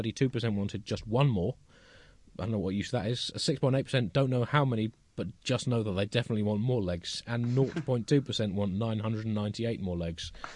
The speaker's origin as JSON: {"language": "English", "country": "United Kingdom", "said": "I am a British man and I know both of those things."}